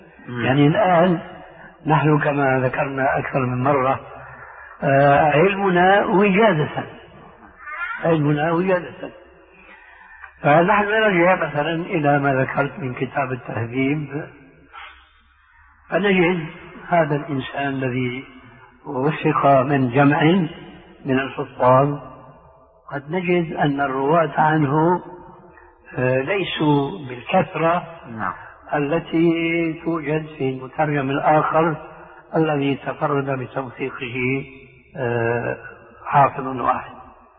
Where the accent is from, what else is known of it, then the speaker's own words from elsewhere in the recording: Syria; أما المسلمين التعبير عندنا في سوريا